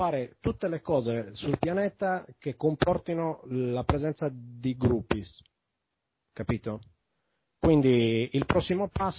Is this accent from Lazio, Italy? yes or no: no; Sardinia, Italy; Sì, sì, perché no. ho un'etnia che mi accomuna la specie. Ma in ogni caso non penso che vogliano un sardo nel cast.